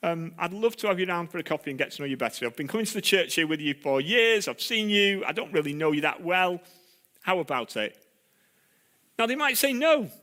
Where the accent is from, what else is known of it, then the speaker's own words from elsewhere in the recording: United Kingdom; We're British, and, you know, a handshake is all right, and some don't even want that.